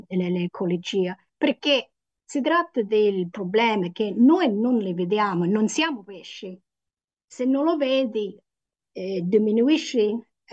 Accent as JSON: {"language": "Italian", "country": "Australia", "second_language": "Italian", "lives_now": "Italy", "said": "E poi quando vai più al sud dell'Australia, dove c'è più pioggia, Ci sono per esempio gli alberi, da dove vengo io non ci sono tanti alberi, solo proprio vicino al fiume. Quindi io ho vissuto tanto sul mare"}